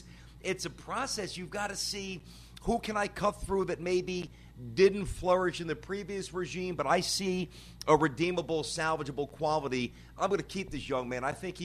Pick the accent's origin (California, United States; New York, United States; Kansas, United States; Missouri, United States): New York, United States; You know, growing up in New York, the Giants were the team that I never had any emotional connection